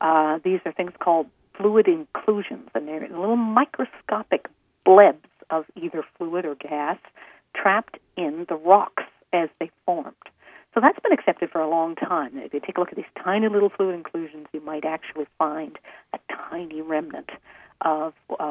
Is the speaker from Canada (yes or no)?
yes; Canada; I'm a Canadian, and when I was doing graduate research here back about 20 years ago